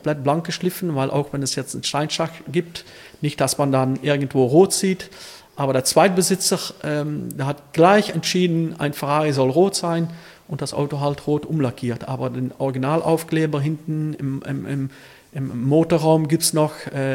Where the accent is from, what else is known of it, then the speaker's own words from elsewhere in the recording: Elsloo, Limburg, Netherlands; ich komme aus Elsloo